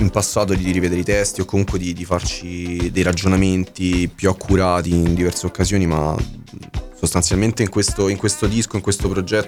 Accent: Rome, Lazio, Italy; noi veniamo da Montesacro

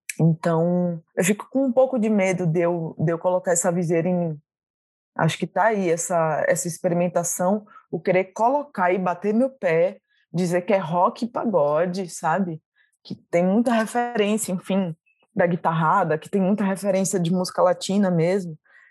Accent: Bahia, Brazil; eu sou baiana, é isso aqui que eu vou representar porque eu nasci aqui

